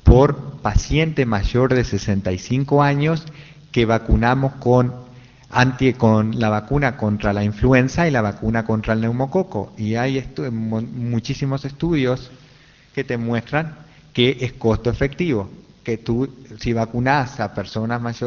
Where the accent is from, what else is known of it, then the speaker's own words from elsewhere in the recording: Uruguay; now in United States; Primero, yo estudio en Estados Unidos, no soy americano. Yo soy uruguayo.